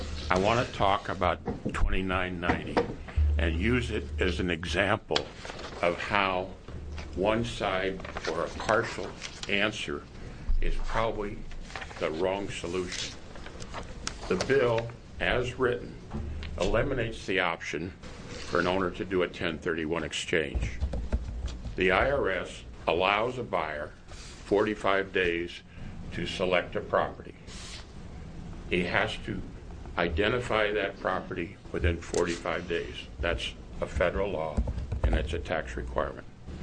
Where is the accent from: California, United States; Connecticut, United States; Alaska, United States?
California, United States; Sometimes I don't tell people I'm from California.